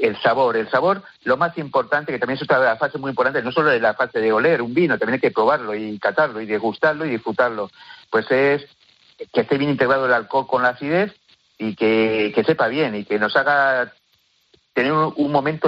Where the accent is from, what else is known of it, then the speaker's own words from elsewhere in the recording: Canary Islands, Spain; yo soy canario y muchas veces en los vinos de mi tierra pues percibo esa salinidad que da el Atlántico